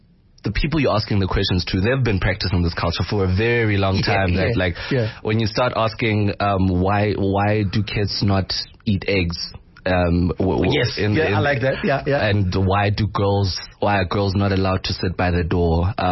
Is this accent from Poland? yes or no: no; Free State, South Africa; now in Johannesburg, South Africa; I was born in the Free State, but my parents are originally from the Eastern Cape. Mm. So I spent majority of my life in the Free State and I've recently moved to Johannesburg.